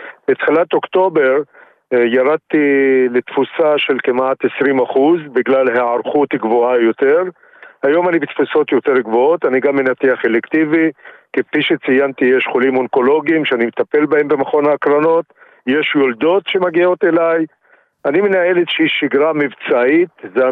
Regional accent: Peki'in, Northern District, Israel; now in Isfiya, Israel; אני במקור מפקיעין בגליל, היום אני גר באוספיה.

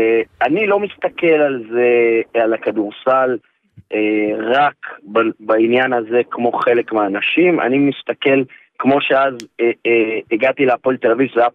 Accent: Northern District, Israel; אני חי בעמק, אני גדלתי בעמק, בשבילי זאת סגירת מעגל

